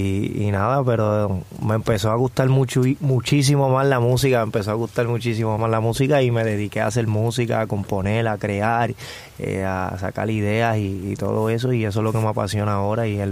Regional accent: Puerto Rico; also born or lived in Connecticut, United States; Yo me crié en Puerto Rico y me siento 100% puertorriqueño y aunque nací en Connecticut, para mí yo soy de donde me crié y ahí yo me crié toda mi vida y mis amistades son de allá, mis familiares

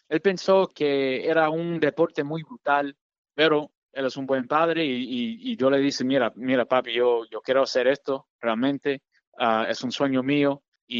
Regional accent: Chicago, Illinois, United States; born there; now in Plainfield, United States; Sí, yo nací aquí en Chicago y ahora yo vivo en una ciudad un poquito al sur de Chicago que se llama Plainfield.

